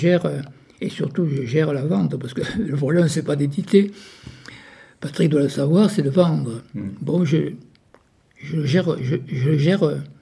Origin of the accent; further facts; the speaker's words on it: Occitanie, France; Moi, je suis de l'Aveyron, mais oui, ma femme est de Lozère